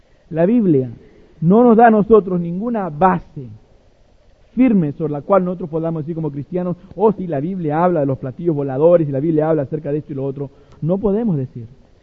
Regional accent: Lima, Peru; born there; Yo nací en Lima, Perú, en la República de Lima, Perú, en Sudamérica

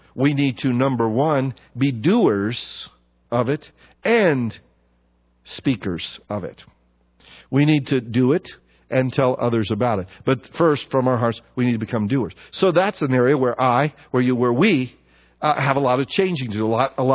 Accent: United States; I love this country. I'm American. I like it here.

